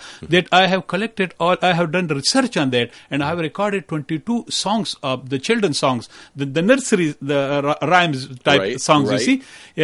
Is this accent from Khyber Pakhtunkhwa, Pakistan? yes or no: yes; Khyber Pakhtunkhwa, Pakistan; moved away; I'm from Pakistan and from the province Khyber Pakhtunkhwa of Pakistan. I am Pashtun.